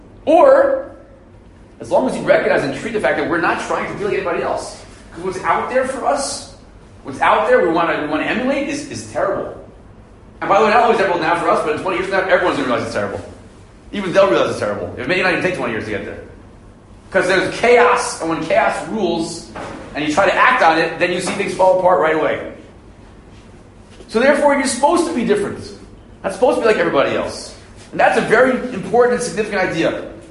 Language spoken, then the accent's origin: English; Silver Spring, Maryland, United States; I said, Rudy, we grew up in Silver Spring, Maryland.